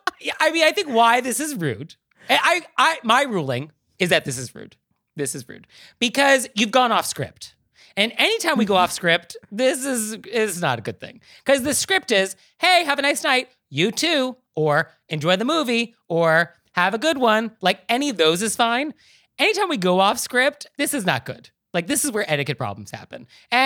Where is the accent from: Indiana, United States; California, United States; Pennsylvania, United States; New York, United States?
California, United States; I am from Marin County.